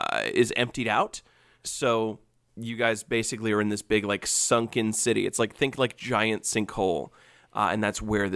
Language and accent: English; Ohio, United States; I'm from Northwest Ohio